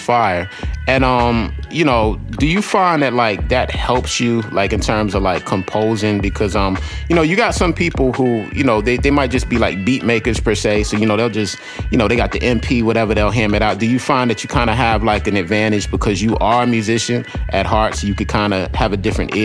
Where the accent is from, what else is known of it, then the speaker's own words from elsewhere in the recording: Queens, New York, United States; I remember like growing up in Queens, man, my mom, like, you know, she was a public school teacher by profession for the New York City Board of Education